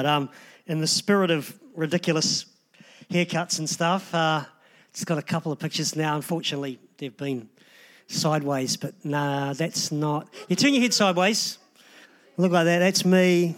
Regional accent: Christchurch, Canterbury, New Zealand; I was born in Aranui, just not far down the road there. And so grew up in a normal, dysfunctional Aranui family.

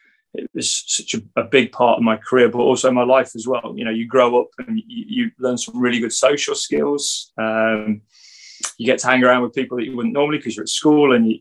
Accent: West Midlands, United Kingdom; So we're originally from Staffordshire.

